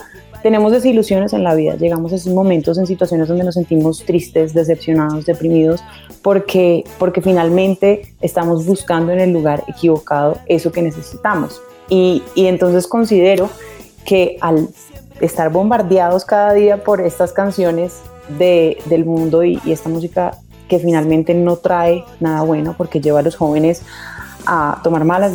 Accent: Caribbean coast, Colombia; also born or lived in Bogotá; yo nací en Bogotá, me crié en la costa y el criarme en una zona costera en Colombia

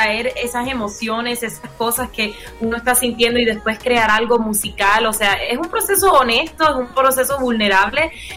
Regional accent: Puerto Rico; also born or lived in Miami; mi familia es cubana, como dijiste, yo nací en Miami y crecí en Puerto Rico, entonces me identifico mucho con la cultura puertorriqueña

